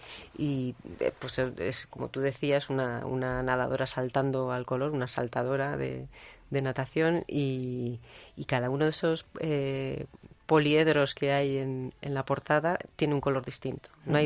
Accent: Zaragoza, Aragon, Spain; born there; aunque yo soy más de río porque nací en Zaragoza

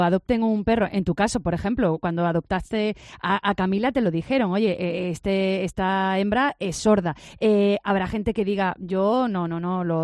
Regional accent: Málaga, Andalusia, Spain; Lo sabemos bien aquí en Málaga, somos de Málaga.

